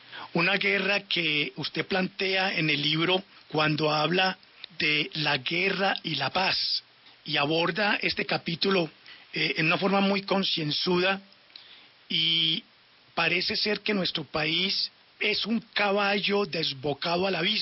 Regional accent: Colombia; Y eso duele como colombiano, porque habla como si nuestro país fuera un paraíso.

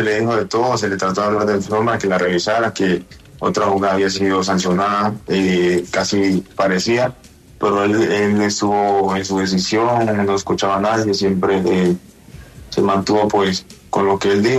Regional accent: Santa Bárbara, Nariño, Colombia; Yo soy de Santa Bárbara, Escuela de Nariño.

